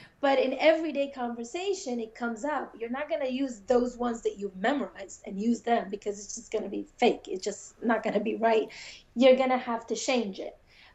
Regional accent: England, United Kingdom; first language English; I'm English. I was born. This is my actual native language.

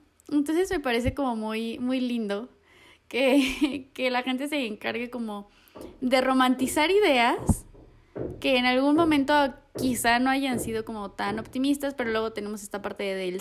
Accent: Mexico; nosotros como mexicanos festejamos la Nochebuena

